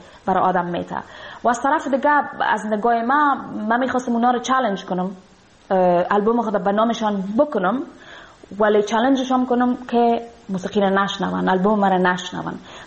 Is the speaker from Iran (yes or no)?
no; Afghanistan; moved away; افغانستان موطن ما و امرای مردم ما دارم